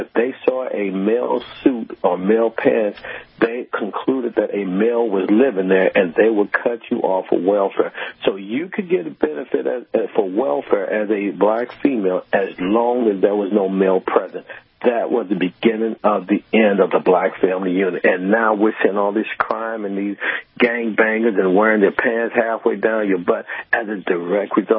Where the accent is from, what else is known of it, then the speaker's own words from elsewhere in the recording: St. Louis, Missouri, United States; I'm from St. Louis, Wayne. I grew up with the Spinks brothers from boxing fame.